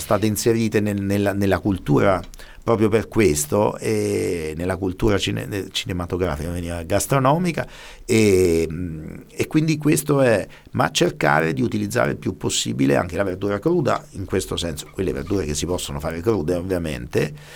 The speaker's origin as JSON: {"language": "Italian", "town": "Rome", "region": "Lazio", "country": "Italy", "said": "questo perché io vengo da Roma"}